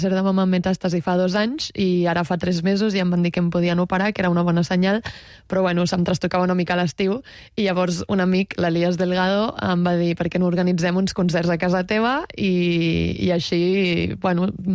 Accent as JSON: {"language": "Catalan", "town": "Barcelona", "region": "Catalonia", "country": "Spain", "said": "com a barcelonina orgullosa"}